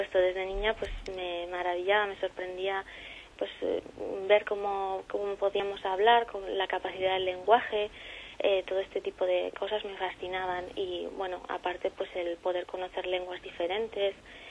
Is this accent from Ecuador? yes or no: no; Madrid, Community of Madrid, Spain; born there; Bueno, también porque soy nacida en Madrid